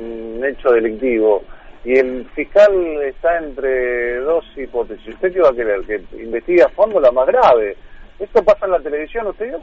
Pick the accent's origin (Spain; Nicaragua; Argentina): Argentina; yo soy argentino, mi padre escapó de la Alemania nazi y estoy muy orgulloso de la vida y muy identificado con mi país